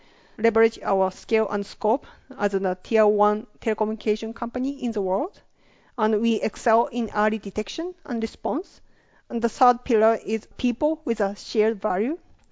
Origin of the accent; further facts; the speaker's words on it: Japan; I'm from Japan